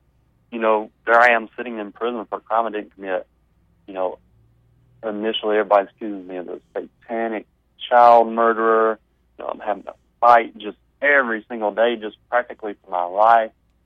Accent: Arkansas, United States; I was actually having my girlfriend Holly, we're both from Arkansas

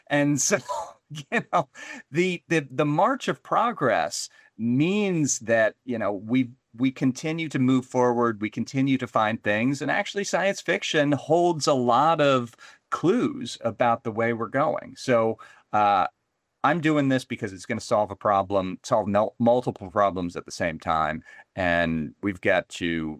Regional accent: New Jersey, United States; I can say I grew up in New Jersey

